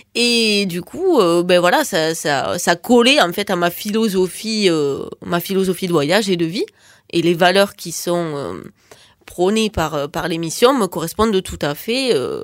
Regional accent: Occitanie, France; je suis très fière d'être née en Aveyron, d'avoir vécu en Aveyron.

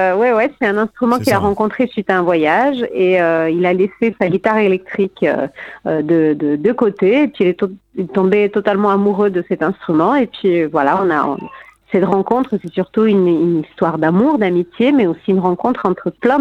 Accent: Marseille, Provence-Alpes-Côte d'Azur, France; now in Toulouse, France; ça fait une vingtaine d'années que nous sommes en France. Et donc j'ai grandi à Marseille, puis j'ai fait la suite de ma vie ici à Toulouse.

